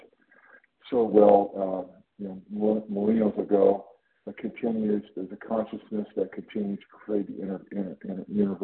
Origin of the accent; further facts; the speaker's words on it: California, United States; I'm from California.